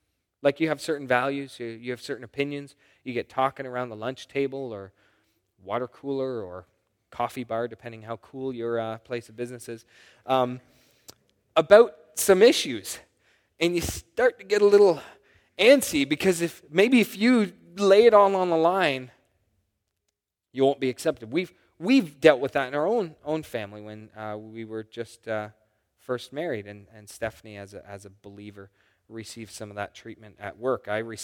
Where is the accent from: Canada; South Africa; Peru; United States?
Canada; It's an overarching organization who helps us as Canadian believers, Christians, keep our religious freedoms